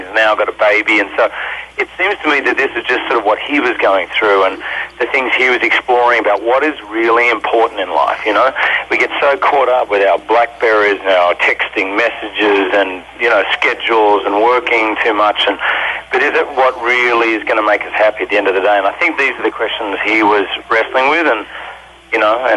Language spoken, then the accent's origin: English; Australia; I mean, I'm an Aussie, right? So I'm new to Thanksgiving